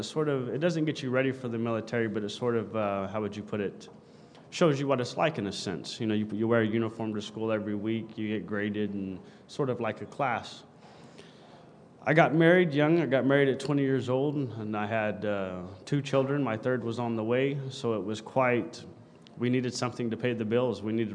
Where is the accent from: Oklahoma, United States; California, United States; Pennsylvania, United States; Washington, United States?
Oklahoma, United States; Guthrie; I was born and raised in Oklahoma, a little town called Guthrie. It was quite economically depressed, no work.